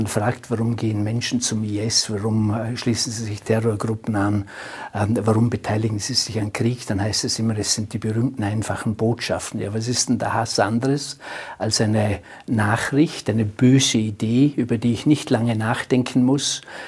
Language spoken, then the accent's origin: German; Austria; diese negativen Gefühle, die auch bei uns in Österreich derzeit überhand nehmen